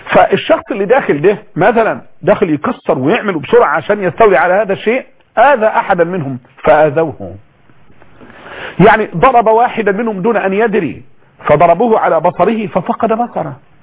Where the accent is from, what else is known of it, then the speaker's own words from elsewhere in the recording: Egypt; اما عندنا في مصر اماكن رمليه واماكن يابسه واماكن صخريه